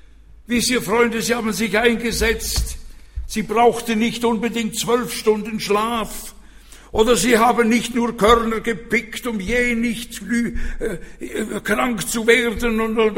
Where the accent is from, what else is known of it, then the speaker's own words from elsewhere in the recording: Switzerland; Das ist ein Staat im Staat bei uns in der Schweiz.